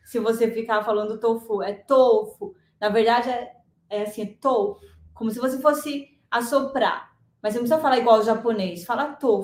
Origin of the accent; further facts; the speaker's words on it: São Paulo, Brazil; Eu gosto de feijão carioca, que eu sou paulistana